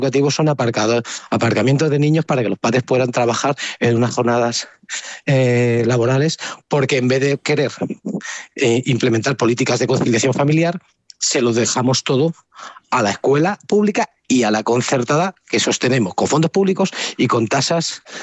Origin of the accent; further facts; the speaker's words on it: Salamanca, Castile and León, Spain; now in Madrid, Spain; Yo soy de provincia, soy de Salamanca, lo digo con mucho cariño, y yo en Salamanca me he movido en bicicleta durante toda mi vida